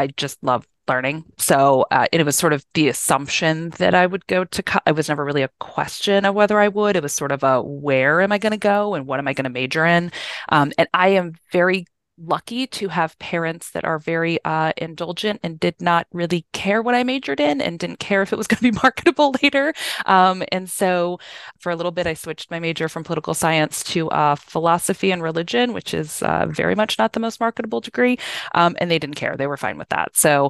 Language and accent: English; St. Louis, Missouri, United States; I grew up in St. Louis. I knew I wanted to not really be in St. Louis anymore.